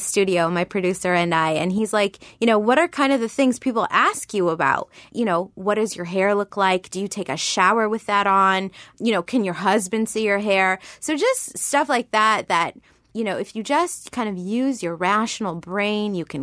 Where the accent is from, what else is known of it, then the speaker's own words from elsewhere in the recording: United States; And for me, especially as an American, part of my freedom isn't choosing to wear whatever whatever the F I want, basically.